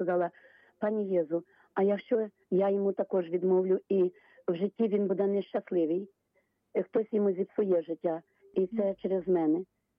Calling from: Khmelnytskyi, Khmelnytskyi Oblast, Ukraine; Я з Хмельницька, парафія Святої Анни

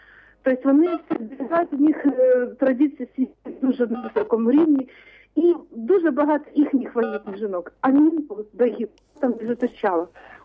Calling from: Kyiv, Ukraine; Слава навіки

